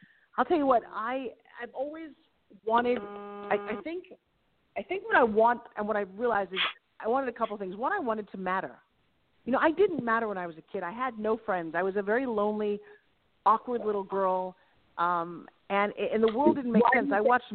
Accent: Long Island, New York, United States; Well, so I grew up on Long Island. I'm a New York City girl.

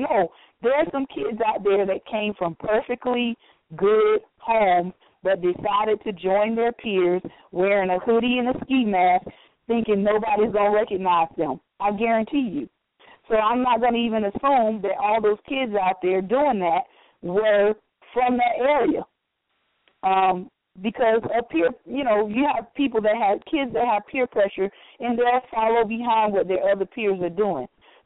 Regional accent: Miami, Florida, United States; I am from Miami, and I was there during the Overtown riots.

